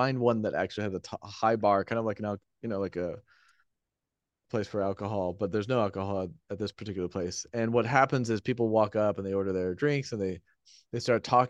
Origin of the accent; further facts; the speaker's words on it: California, United States; I grew up in the Bay Area